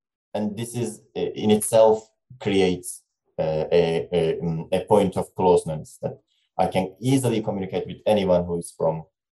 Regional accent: Turkey; they are from a wide range of countries, like France, Italy, and I'm from Turkey

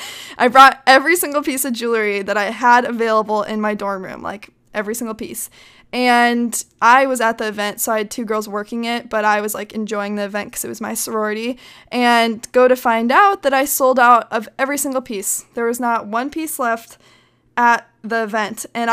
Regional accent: Minnesota, United States; So I'm from Minnesota and I road tripped out to Colorado where I go to college.

